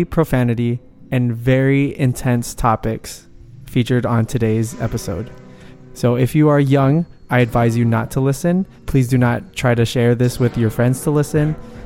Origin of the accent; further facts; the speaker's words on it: Hawaii, United States; born there; I know Hawaiian ones too, because I was born in Hawaii